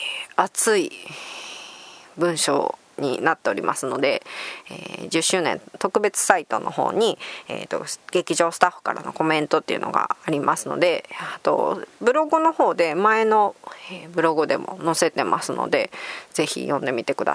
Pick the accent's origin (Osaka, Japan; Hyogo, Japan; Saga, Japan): Osaka, Japan; どうしても大阪人なんで最後ちょっと笑いが欲しいとかいうところもあったんですけども